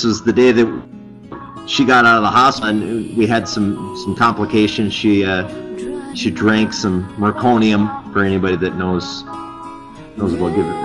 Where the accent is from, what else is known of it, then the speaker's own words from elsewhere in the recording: Michigan, United States; We went up back up to my hometown up in the UP of Michigan to visit friends.